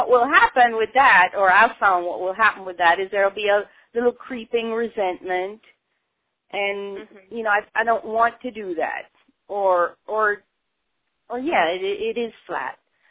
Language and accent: English; Kingston, Jamaica; I grew up in Jamaica, you know, I grew up in the capital, Kingston, but still, there was always hills and mountains all around